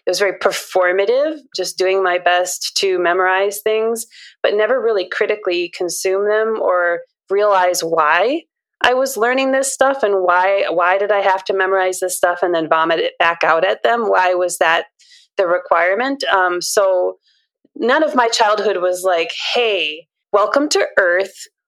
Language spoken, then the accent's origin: English; Minnesota, United States; born there; I'm 38. And so I was born in Minnesota at the age of being born.